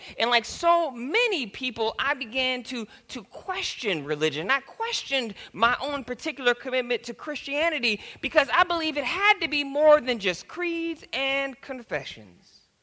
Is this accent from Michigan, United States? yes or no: yes; Michigan, United States; I grew up in Michigan, so it's in the Midwest